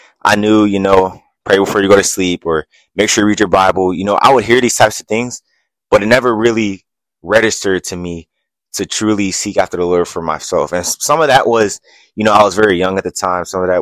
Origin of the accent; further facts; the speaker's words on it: Wilmington, Delaware, United States; So I grew up in Wilmington, Delaware, downtown city area. Shout out Wilmington.